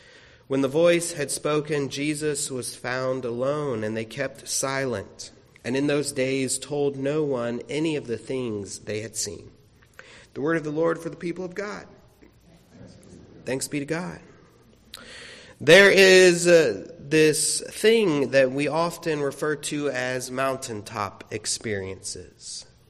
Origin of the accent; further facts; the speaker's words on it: Florida, United States; Now, growing up in Florida, we did not have too many mountains around.